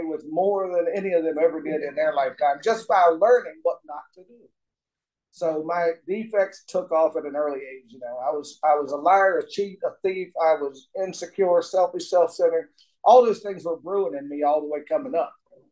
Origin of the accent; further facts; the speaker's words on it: Charleston, South Carolina, United States; born there; also born or lived in West Virginia / Nevada; I was born in 1967 in Charleston, South Carolina. I'm a military brat for 4 years anyway. And the first 4 years of my life, we did a lot of traveling.